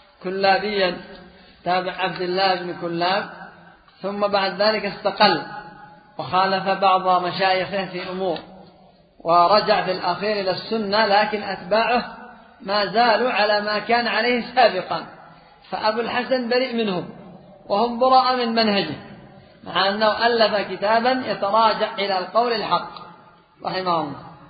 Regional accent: Yemen; مذهب الأشاعرة عندنا في اليمن أيضا مجموعة

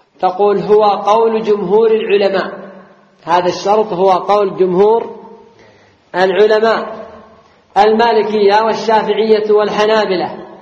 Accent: Yemen; لأن ولاة الأمر عندنا في اليمن

